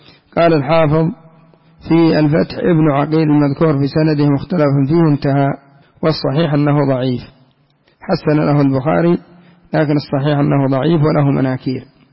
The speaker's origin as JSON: {"language": "Arabic", "country": "Yemen", "said": "لكن تعود الناس على أي ذبيحة لا سيما عندنا في اليمن"}